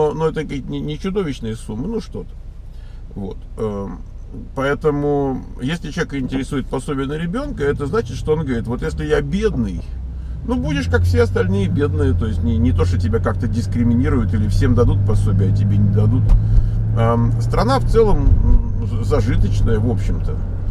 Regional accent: North Ossetia–Alania, Russia; Сам я из Северной Осетии.

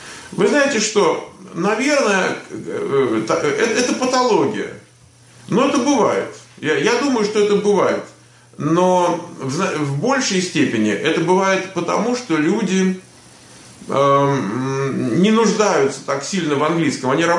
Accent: Moscow, Russia; Я из Москвы, я родился в Москве. У меня родители оба с Украины, но я сам из Москвы.

